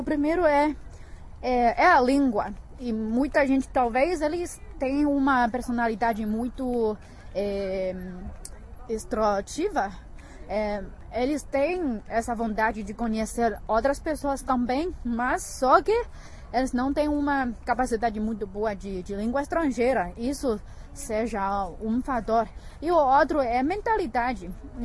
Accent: Datong, Shanxi, China; born there; Portuguese is a second language; Eu nasci em uma cidade chamada Datong, na província de Shanxi, que fica bem pertinho de Beijing. Eu estudei numa universidade em Beijing, quando eu tinha 18 anos, eu vim cá.

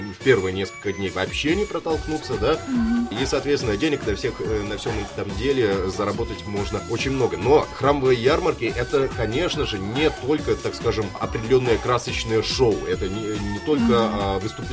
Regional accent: Kirov, Kirov Oblast, Russia; moved away as an adult; also born or lived in Moscow; now in Beijing, China; Это мой родной город Киров, потом была Москва, да, а потом был Пекин. Так вот, в Пекине я живу гораздо уже дольше, чем в Москве, практически в 2 раза дольше

